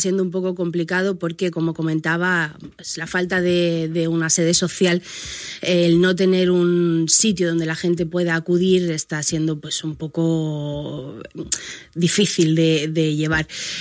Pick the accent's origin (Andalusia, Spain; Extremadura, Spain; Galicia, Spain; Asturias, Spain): Andalusia, Spain; como buena andaluza, el Día de Andalucía es bueno, pues nuestra fiesta grande